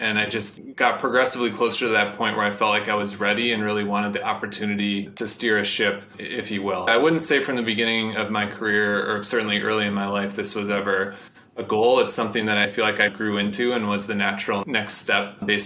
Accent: Midwest, United States; I think that to me is a lot about what growing up in the Midwest is about. That's something that's followed me through my life and my career

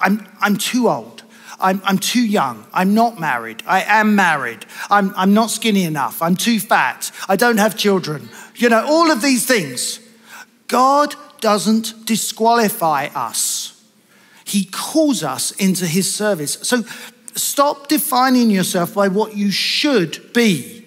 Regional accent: East of England, United Kingdom; the posh ones amongst you will say … I come from Essex

